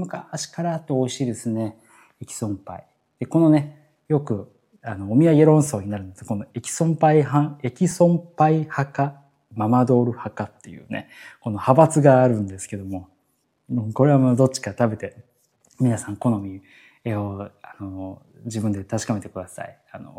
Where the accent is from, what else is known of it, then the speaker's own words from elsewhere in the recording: Shirakawa, Fukushima, Japan; 本当に僕自身は、白川で育ってはいるんですけども、本当にゆかりがあるというか、福島のね、そこで就労小期はね、育った部分もありますし